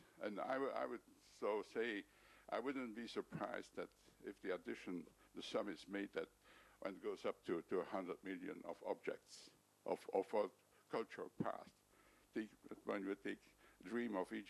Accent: Belgium; from Belgium.

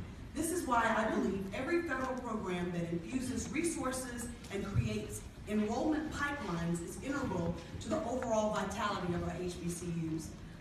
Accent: Selma, Alabama, United States; in my hometown of Selma

